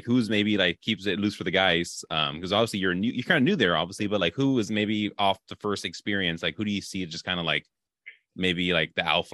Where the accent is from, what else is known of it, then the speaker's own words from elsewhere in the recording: California, United States; I grew up in California, so that's my team.